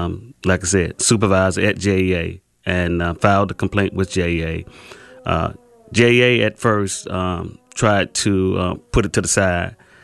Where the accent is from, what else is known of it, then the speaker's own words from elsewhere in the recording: Jacksonville, Florida, United States; Well, let me say this. I was born and raised in Jacksonville. I'm a military veteran.